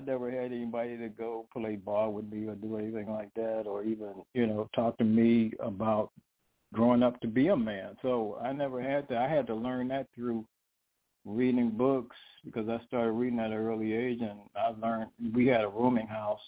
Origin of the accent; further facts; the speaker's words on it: Brooklyn, New York, United States; born there; also born or lived in Bronx; I was in New York, and when I was with my second mother, we lived in the Bronx. I was born in Brooklyn